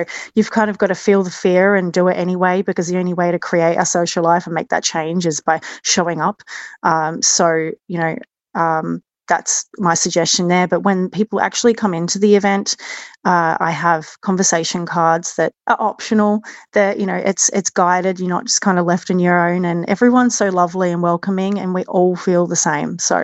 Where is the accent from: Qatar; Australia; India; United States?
Australia; Perth, Western Australia; now in Christchurch, New Zealand; It started 10 years ago when I had moved from my hometown from Perth in Australia. I moved to New Zealand to Christchurch, and I was very lonely.